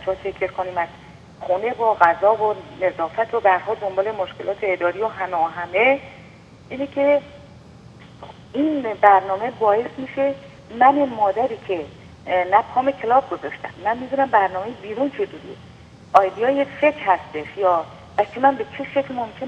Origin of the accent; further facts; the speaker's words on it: Iran; moved away; تازه فرزن از ایران بلند شدم اومدم